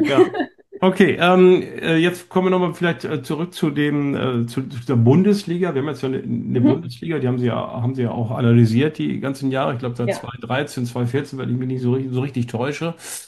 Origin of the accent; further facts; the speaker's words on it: Kiel, Schleswig-Holstein, Germany; born there; Also ich bin ja gebürtiger Kieler, also das verbindet man vielleicht mehr mit Segelsport